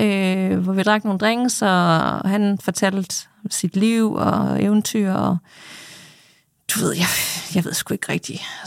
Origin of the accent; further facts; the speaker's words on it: Jutland, Denmark; det er jo inflationstider, jeg er fra Jylland, det er elcykel